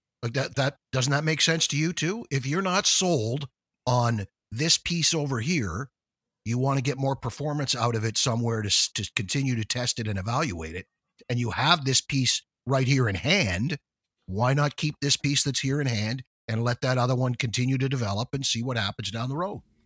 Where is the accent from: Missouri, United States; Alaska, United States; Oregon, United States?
Missouri, United States; But to me, the biggest one is that goaltending, and I'm from Missouri. Show me, baby.